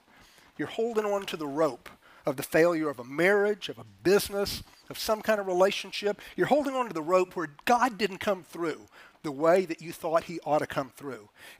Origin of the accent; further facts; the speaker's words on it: Florida, United States; I grew up in Florida, grew up on a lake.